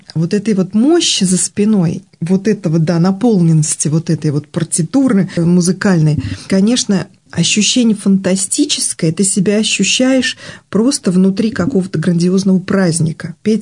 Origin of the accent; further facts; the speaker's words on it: Penza, Penza Oblast, Russia; Поэтому было принято решение приехать в родной город, поближе к родителям. На тот момент я уже вышла замуж, у меня уже родилась дочка, поэтому мы вернулись с мужем в Пензу